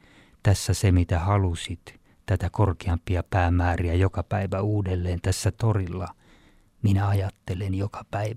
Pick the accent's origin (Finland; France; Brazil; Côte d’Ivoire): Finland; Southern Finland; French is a second language; je viens d'une ville de la Finlande du Sud où le paysage est complètement plat. Il y a des forêts énormes et il y a la mer.